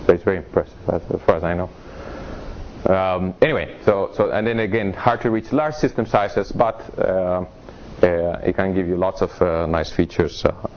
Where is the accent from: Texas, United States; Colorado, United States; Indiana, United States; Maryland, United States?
Texas, United States; I mean, I'm from Texas, so I'm allowed to talk about cows.